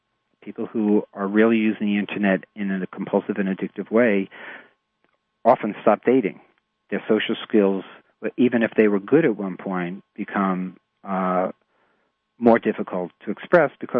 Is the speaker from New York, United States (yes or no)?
yes; New York, United States; accent: New York; The lure, my New York accent came out there.